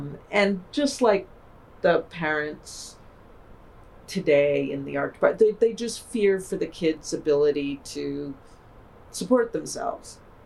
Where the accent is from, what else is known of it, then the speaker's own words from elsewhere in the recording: Buffalo, New York, United States; I grew up in Buffalo.